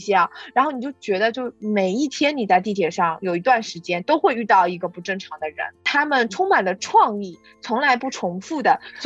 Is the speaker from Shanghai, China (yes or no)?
yes; Shanghai, China; now in New York, United States; 我从小呢就是在大城市长大的，就是在上海，就是也是人很多啊，人挤人，然后这种城市的那种氛围吧，高楼大厦，到了纽约也是